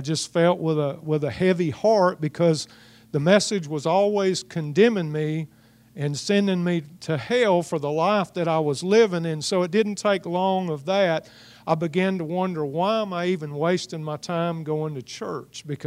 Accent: Mobile, Alabama, United States; I grew up in Mobile, Alabama, and that was where I had begun attending a denominational church.

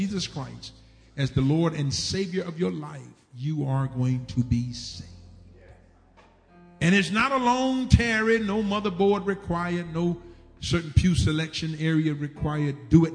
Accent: Florida, United States; I'm looking for trees because I'm from Florida.

